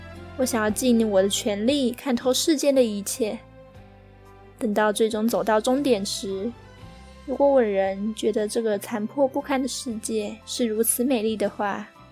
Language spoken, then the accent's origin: Chinese; Kaohsiung, Taiwan; 就是我是高雄人， 然后在小时候，每次去屏东的时候，从屏东每次要回高雄都会经过一个大桥